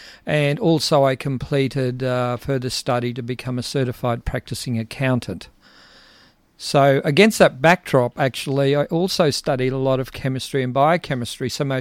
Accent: Townsville, Queensland, Australia; I have lived in the region most all of my life. So I was born in Townsville, educated at the James Cook University in Townsville

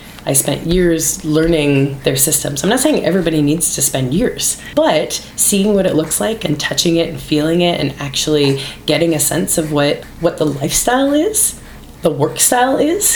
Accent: Ontario, Canada; I grew up in Ontario. It was the berry belt of Ontario is the area that I grew up in.

